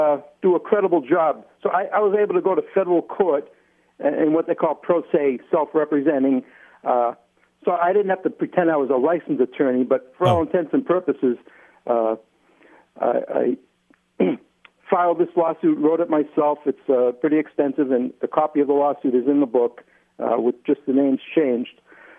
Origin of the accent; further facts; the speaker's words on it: Lawrence, Massachusetts, United States; That's quite right. I grew up in Lawrence, Mass, home of the original Great Imposter